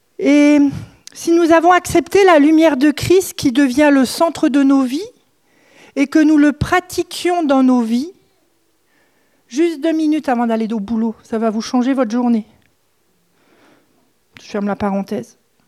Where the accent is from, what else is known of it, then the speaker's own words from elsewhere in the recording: France; Ça ne veut pas dire qu'il faut lâcher qui je suis en tant que Française. Mais je ne peux pas vivre comme je vis en France.